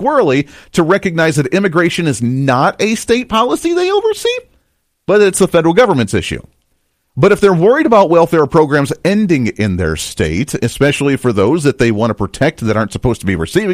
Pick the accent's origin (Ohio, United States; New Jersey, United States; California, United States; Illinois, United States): Ohio, United States; not a big fan, I grew up in Ohio, not a big fan of the guy.